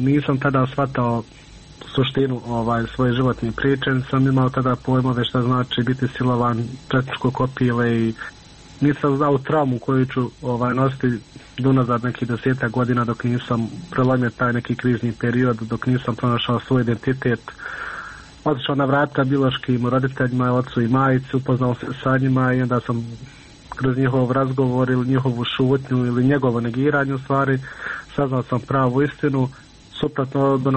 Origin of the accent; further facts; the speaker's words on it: Bosnia & Herzegovina; ako smo imali lične karte ovaj kod nas u Bosni, bili smo nevidljivi od sistema